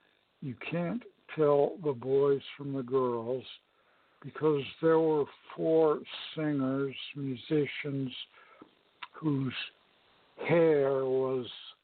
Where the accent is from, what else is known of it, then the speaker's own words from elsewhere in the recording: Los Angeles, California, United States; I grew up in Los Angeles, air pollution was a real problem.